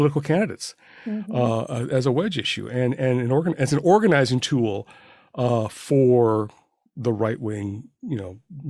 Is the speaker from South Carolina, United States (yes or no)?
no; Puyallup, Washington, United States; the Puyallup Fairgrounds, where I grew up in Puyallup.